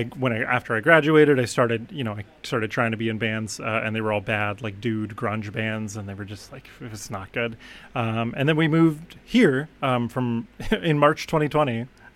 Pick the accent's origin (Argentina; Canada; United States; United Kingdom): Canada; Vernon, British Columbia; I grew up in Vernon, BC, which is really beautiful, gorgeous place.